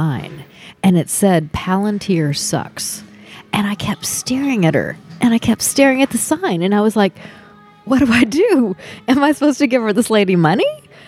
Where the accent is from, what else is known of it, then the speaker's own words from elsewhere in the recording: Mobile, Alabama, United States; also born or lived in Brunswick, Georgia; Before I got to New Orleans, I was growing up in Mobile, Alabama. But even before that, I was born in Brunswick, Georgia.